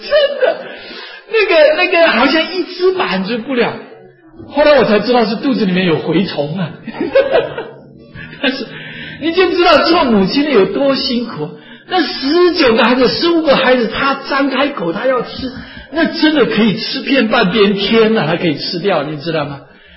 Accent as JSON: {"language": "Chinese", "country": "Taiwan", "tie": "born or raised there", "said": "我是1951年出生的嘛，台湾最苦的时候从小就很苦嘛"}